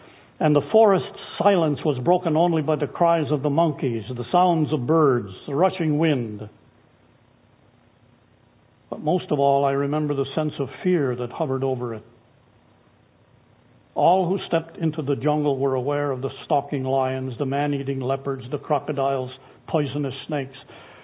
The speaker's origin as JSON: {"language": "English", "country": "United States", "tie": "born or raised there", "said": "As I grew up in the Western culture of America and began attending school, the mystery of my childhood was soon replaced by the Western ideal of the explainable."}